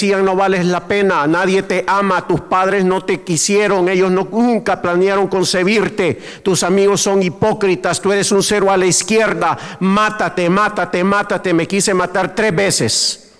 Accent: El Salvador; Hacía puros de marihuana usando las palabras del Nuevo Testamento que en mi país, El Salvador, los evangelistas regalaban los Nuevo Testamento en tamaño pequeño.

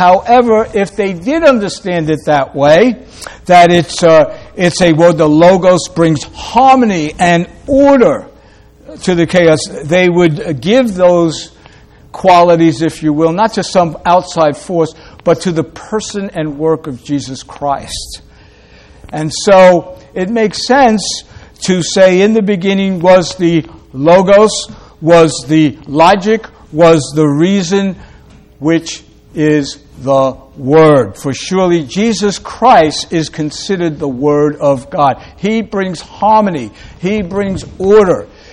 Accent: New York, United States; accent: Brooklyn; I'm from New York, I say logos. And it doesn't matter what I say because you expect me to Brooklynese everything

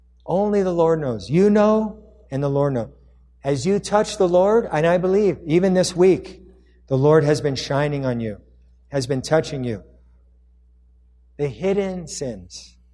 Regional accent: Long Beach, California, United States; also born or lived in Irvine; now in Riverside, United States; I grew up in Long Beach and then I was in the training and I lived in Irvine for a couple years, you know, near the ocean.

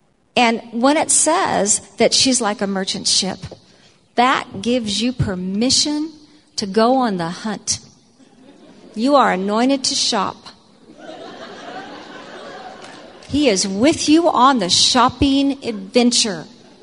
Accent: United States; I'm an American, and Thanksgiving starts my whole holiday season off.

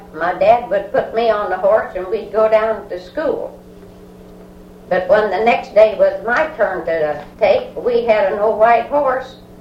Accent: Manchester Township, United States; born there; Well, I was born in Manchester Township, December the 27th

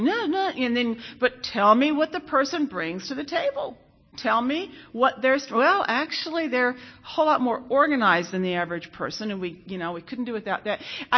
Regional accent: Israel; also born or lived in Netherlands; I mean, I grew up in Israel. Everyone likes a good argument. You know, I lived 12 years in Holland.

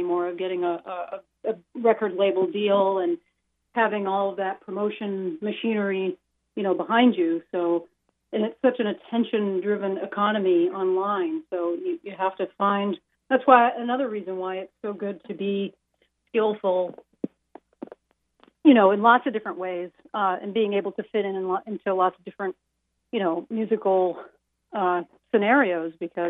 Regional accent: Maine, United States; moved away as an adult; also born or lived in Midwest; now in New Hampshire, United States; I'm from the Midwest originally, but I mean, I'm a New England girl. I've been here most of my life. So I moved away from Maine in 2010. I've been in New Hampshire.

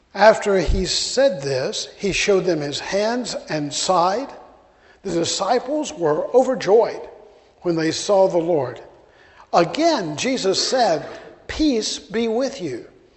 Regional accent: Birmingham, Alabama, United States; born there; now in Jenkintown, United States; This is not an Irish accent. I was born in Birmingham, Alabama, and that kind of stuck no matter where I've gone. So though I live in Jenkintown outside of Philly, I don't sound like I'm from there either.

